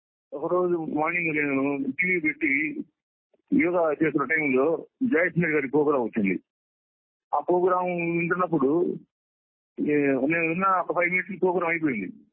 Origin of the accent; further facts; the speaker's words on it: Chintalapudi, Andhra Pradesh, India; also born or lived in Guntur; అమ్మ వాళ్ళేమో గుంటూరులో ఉండేవాళ్ళు, నేనేమో మా అమ్మమ్మ ఊరు చింతలపూడి నందివెలుగు పక్కన ఉండేది. దిగుదల నందివెలుగు మధ్యలో ఉండేది చింతలపూడి అనే ఊరు.